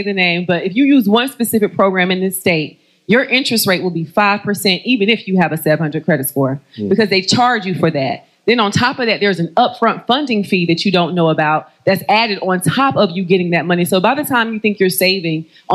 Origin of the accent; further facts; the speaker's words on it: North Carolina, United States; Know I'm from North Carolina.